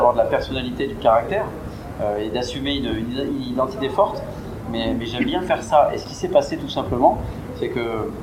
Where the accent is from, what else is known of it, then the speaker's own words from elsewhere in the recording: Montélégé, France; Moi, j'ai grandi ici, à Montélégé, à côté.